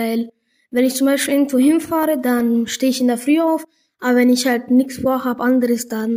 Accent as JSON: {"language": "German", "country": "Serbia", "said": "Ich war in Serbien, in meinem Heimatland, und in Italien."}